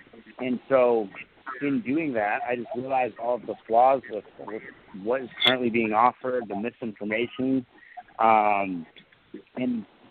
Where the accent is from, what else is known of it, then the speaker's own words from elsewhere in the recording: United States; No, I'm from the United States.